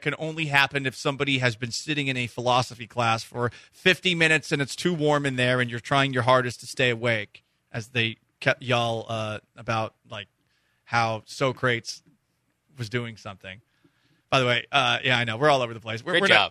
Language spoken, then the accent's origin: English; Massachusetts, United States; I lived in a town of 14,000 people growing up in Massachusetts.